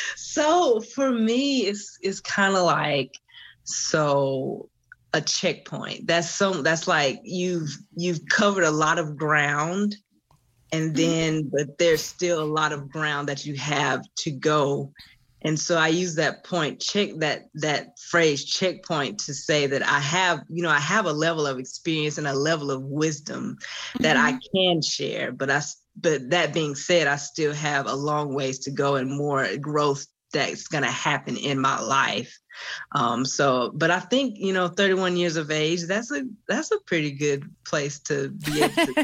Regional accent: Soso, Mississippi, United States; born there; I was born in Soso, Mississippi, a little town outside of Laurel in the southern part of Mississippi.

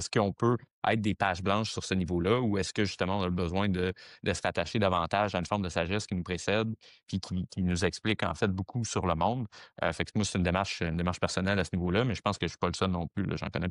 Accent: Quebec, Canada; j'ai 24 ans, je pense que je me qualifie encore comme jeune. Un jour, peut-être qu'on arrêtera de parler de mon âge. Je viens de la région de Québec.

